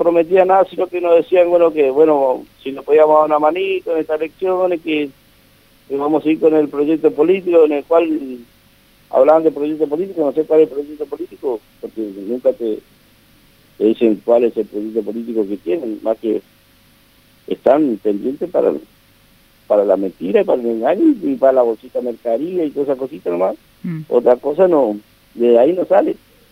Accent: Puerto Vilelas, Chaco, Argentina; soy de Puerto Vilela, he nacido y crecido acá en Puerto Vilela.

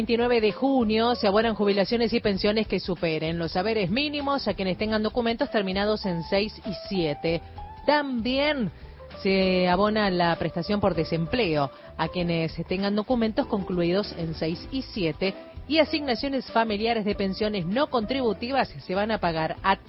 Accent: La Plata, Buenos Aires Province, Argentina; born there; Yo nací en La Plata

